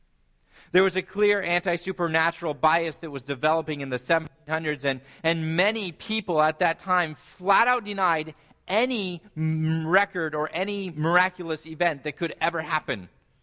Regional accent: California, United States; a judge in California, my home state

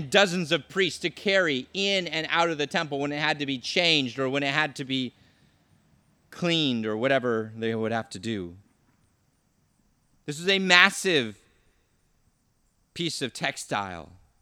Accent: California, United States; Growing up in California, I know a thing or two about earthquakes

